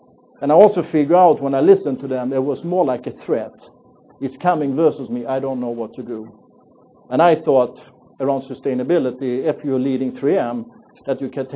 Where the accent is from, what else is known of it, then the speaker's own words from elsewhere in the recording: Sweden; moved away as an adult; also born or lived in France / Belgium / Russia / United States; We were born and raised in Sweden. We left Sweden in 1991 and since have lived in France, in Belgium, in Russia, United States twice, and I also had a stint in Hong Kong.